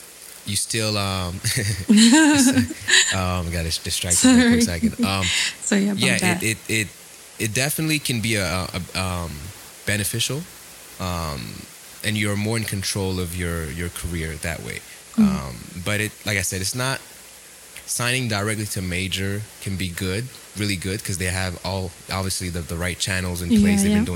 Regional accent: Florida, United States; also born or lived in Montreal, Canada / Los Angeles / Atlanta; I was born in Montreal, grew up in Florida, moved to LA, Atlanta, kind of moved around a lot.

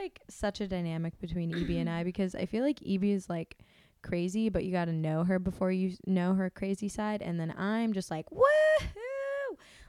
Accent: Maryland, United States; also born or lived in Germany; I was born in Maryland. I'm a military brat. I grew up overseas for several years in Germany. Moved back to America after high school.

